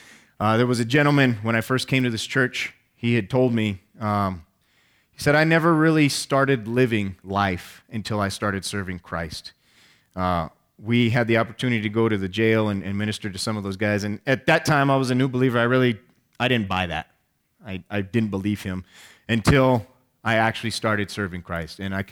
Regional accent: Albuquerque, New Mexico, United States; I'm originally from Albuquerque

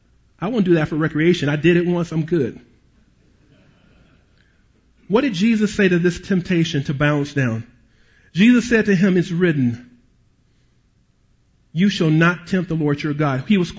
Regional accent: Detroit, Michigan, United States; Growing up in Detroit, As a little boy, I prayed this prayer.

